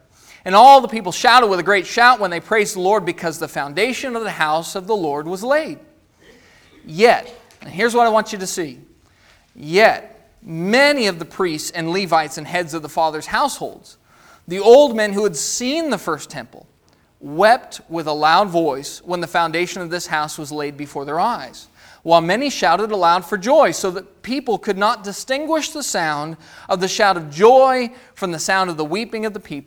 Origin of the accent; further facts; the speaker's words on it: Monroe, Washington, United States; I'm from Monroe, Washington. So that's about 30 minutes east of Seattle, congregation there.